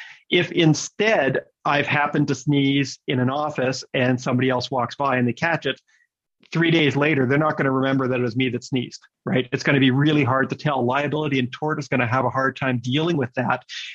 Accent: Manitoba, Canada; because I'm from Manitoba, which wasn't that far away in the grand scheme of things

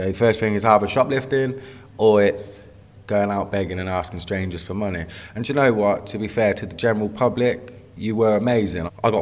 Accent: Oxford, South East England, United Kingdom; I'm 30 and I'm from Oxford.

